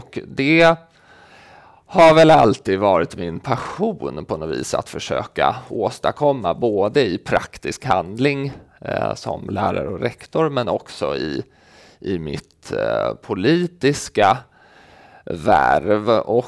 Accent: Skärholmen, Stockholm County, Sweden; Jag är uppväxt ute i Skärholmen, som ju klassificerat som ett utsatt område.

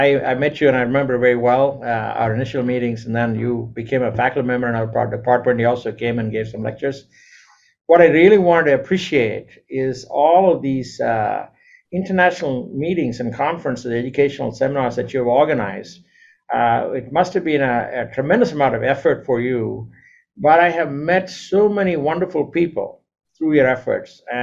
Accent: Chennai, Tamil Nadu, India; because growing up in Madras, you just met your friends who were there.

